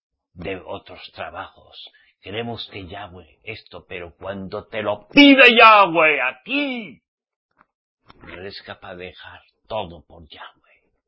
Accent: Basque Country, Spain; posiblemente en mi tierra. Como soy vasco

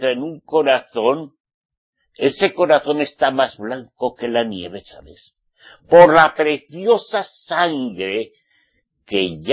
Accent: Basque Country, Spain; Como soy vasco

